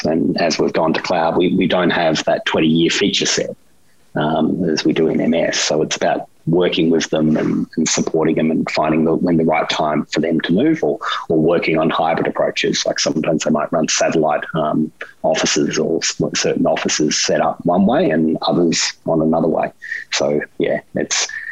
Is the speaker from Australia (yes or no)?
yes; Australia; as an Australian on the opposite side of the world